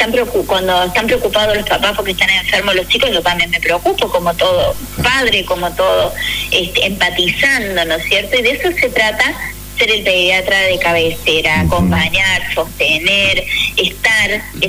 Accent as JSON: {"language": "Spanish", "region": "Córdoba", "country": "Argentina", "tie": "born there", "said": "Yo le aclaro que soy cordobesa de nacimiento, pero soy más riojana que cualquiera"}